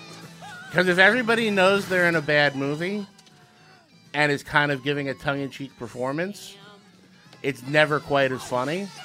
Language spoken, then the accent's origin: English; Secaucus, New Jersey, United States; Sea Caucus.